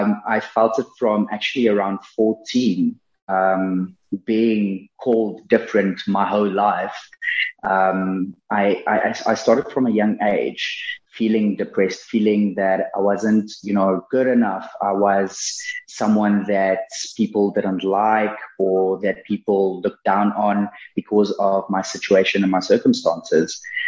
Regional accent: Mpumalanga, South Africa; But yeah, I was born and raised, like you said, in Mpumalan

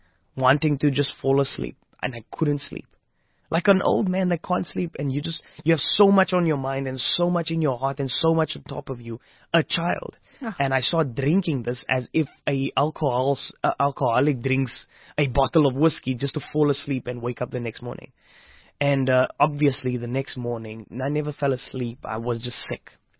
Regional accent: Strand, Western Cape, South Africa; also born or lived in Stellenbosch; Fast forwarding, we were growing up in Strand. We left Strand because my mom and my dad got, because after the whole rumble, they would always reconcile.

